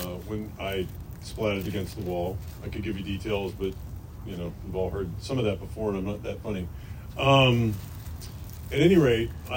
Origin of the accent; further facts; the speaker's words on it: Ireland; It was a Jewish rehab. I'm Irish. So that was amusing.